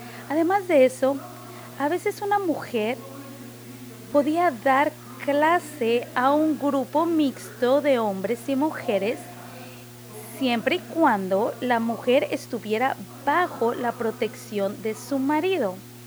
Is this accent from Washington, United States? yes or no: yes; Washington, United States; yo soy del estado de Washington, y cuando vine aquí a Arizona por la Universidad Gran Cañón para jugar béisbol